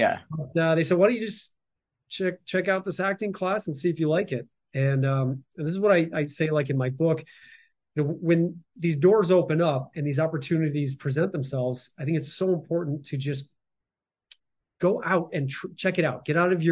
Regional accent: Midwest, United States; I'm sure you guys know, growing up in Midwest, it's, a lot of that people pleasing

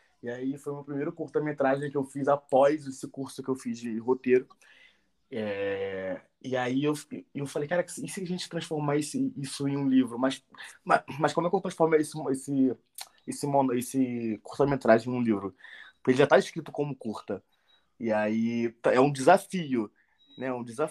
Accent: Rio de Janeiro, Brazil; eu tenho 23 anos, sou morador de Realengo atualmente, nasci na Cidade de Deus, vim pra cá com 8 anos e desde então tô com 23 e moro aqui.

